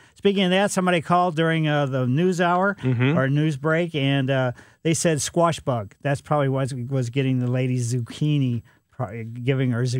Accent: Ellisville, Missouri, United States; It's a little bit further east than I grew up in Ellisville.

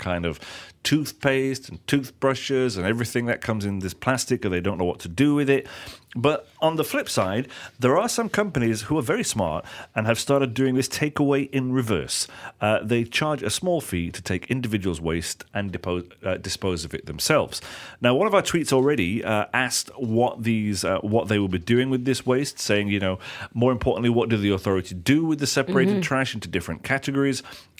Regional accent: United Kingdom; Okay, I can give you an example from the UK. In my hometown, we have the wheelie bins that you have outside the house now.

